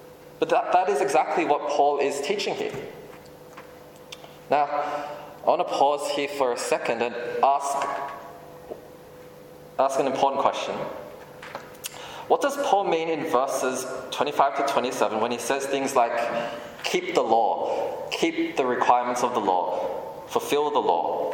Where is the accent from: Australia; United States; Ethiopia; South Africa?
Australia; I'm from Australia. I was born there, I was raised there. And of course, my parents are from Hong Kong and I'm ethnically Chinese.